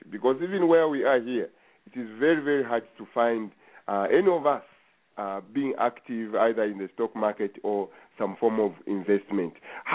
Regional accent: India; I think as an Indian, you would say the sky is the limit here.

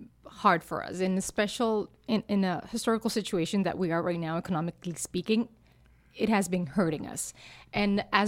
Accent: Utuado, Puerto Rico; I'm from Utuado. It's in the center of the island. It's countryside, and it's beautiful.

